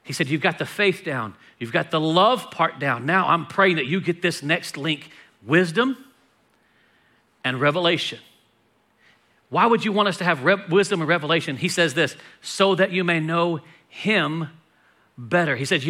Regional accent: Texas, United States; And so I'm from Texas, I'm from the South, and there is no better link in my mind than biscuits to gravy.

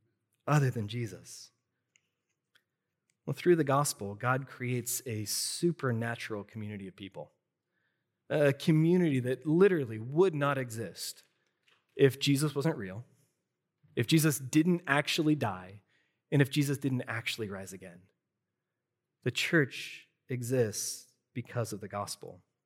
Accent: Milford, United States; She grew up on the East Coast. I grew up here in Milford.

